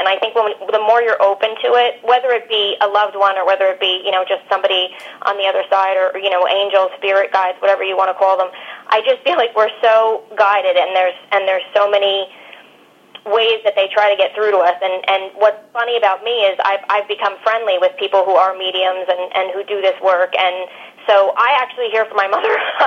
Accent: East Coast, United States; I'm from the East Coast, so I worked in New York City at the time

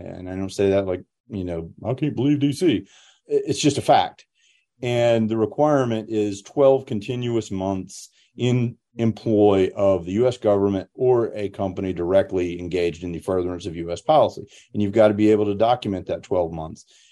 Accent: Georgia, United States; now in North Carolina, United States; I grew up in Georgia. I live in North Carolina. This is my part of the world.

